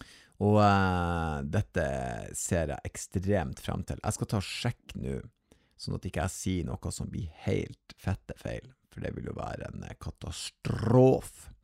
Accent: Northern Norway, Norway; Selvfølgelig, jeg er jo nordlending.

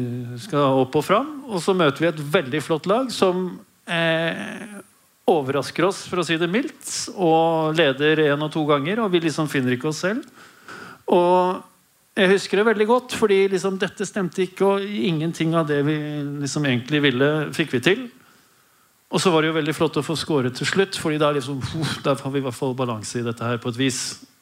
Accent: Oslo, Norway; also born or lived in Denmark; Nei, jeg er vokst opp, eller jeg er født i Danmark og vokst opp på Oslo Vest.

